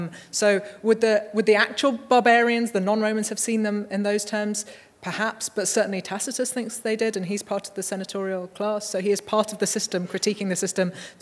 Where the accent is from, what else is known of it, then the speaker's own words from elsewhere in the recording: United Kingdom; there is that sense that we must somehow be high-minded because we're British.